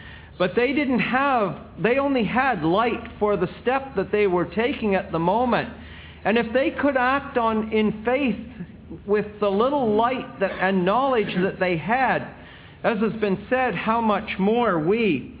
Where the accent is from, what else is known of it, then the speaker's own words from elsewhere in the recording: Canada; And I say, I'm a Canadian.